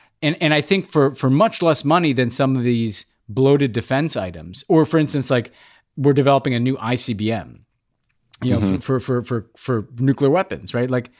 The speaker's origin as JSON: {"language": "English", "region": "New York", "country": "United States", "said": "even as a New Yorker, I remember as a kid going to see the 100th anniversary of the Brooklyn Bridge."}